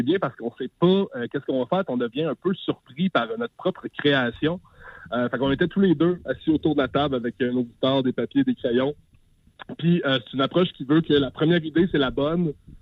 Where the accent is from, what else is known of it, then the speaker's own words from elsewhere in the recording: Coaticook, Quebec, Canada; on est deux gars qui viennent des cantons de l'Est. Moi, je viens de Quaticook, puis j'habite encore ici.